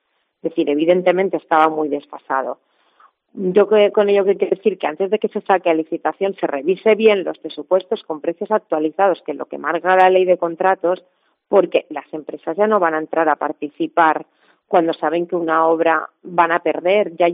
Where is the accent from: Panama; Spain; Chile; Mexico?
Spain; Balearic Islands; Todos los que somos de las Islas Baleares queremos nuestro territorio, ¿no?